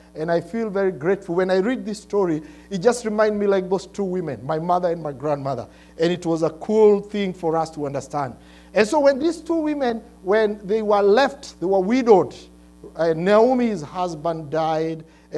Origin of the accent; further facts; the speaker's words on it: Kenya; now in United States; In Kenya, we have what we call the British English.